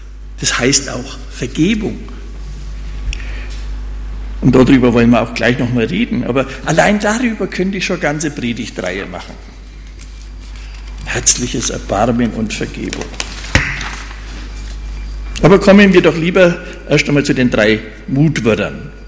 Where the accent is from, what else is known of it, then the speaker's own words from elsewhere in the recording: Bavaria, Germany; moved away; Weil in meiner alten Heimat jetzt auch eine riesengroße Halle steht von Amazon. Also im Landkreis Hof.